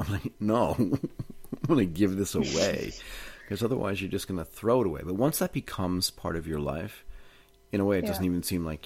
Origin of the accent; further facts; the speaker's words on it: Boston, Massachusetts, United States; also born or lived in California / Connecticut / New Jersey / Pennsylvania; I was born in California, raised in Boston, Connecticut, New Jersey, Pennsylvania, went to college in Connecticut